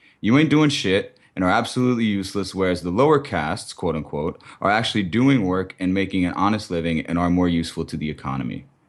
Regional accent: India; And I feel like that that is something that I identify as Indian, and more specifically, not Western, to be totally honest.

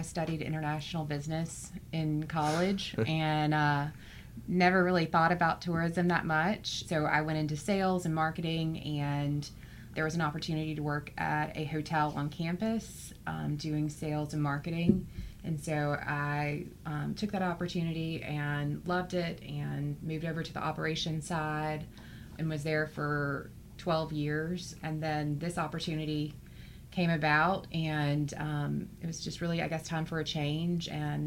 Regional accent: Oxford, Mississippi, United States; also born or lived in London; I grew up in Oxford, Mississippi, but I didn't really enjoy the blues until I lived in London.

